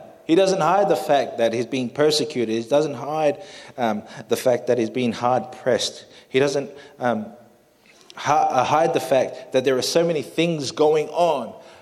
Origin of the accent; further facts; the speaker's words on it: Australia; also born or lived in New Zealand; growing up in Australia. And so I was like all these different worlds that were happening in my life.